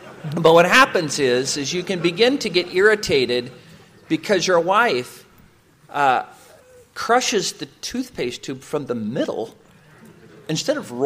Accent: Ireland; being the Irish man that I am

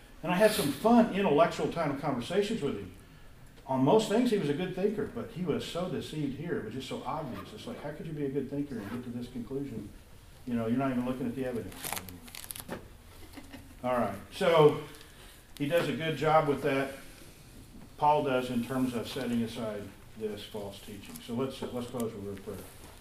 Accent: Wamego, Kansas, United States; I grew up in Wamego, and my little rural high school was pretty much conservative Christian kind of people

